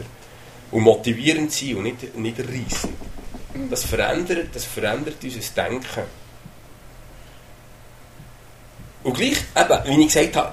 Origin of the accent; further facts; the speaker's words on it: Switzerland; Dass wir nicht denken, wir als Schweizer sind besser.